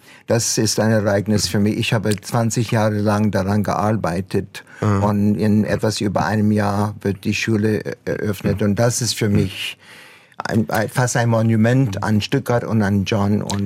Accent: Canada; German is a second language; now in Germany; manchmal bin ich sehr viel mehr Deutsch als Kanadier, glaube ich.

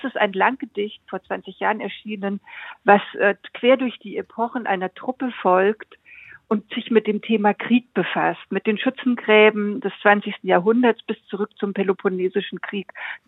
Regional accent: Frankfurt, Hesse, Germany; den ich als Frankfurterin gerne gelesen habe

